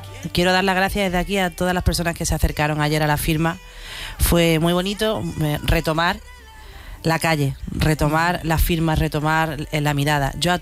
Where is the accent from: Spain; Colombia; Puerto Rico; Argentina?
Spain; Málaga, Andalusia; Somos de Málaga y claro, la gente se va. Yo digo, la gente paga dinerales por venir a la ciudad donde he nacido.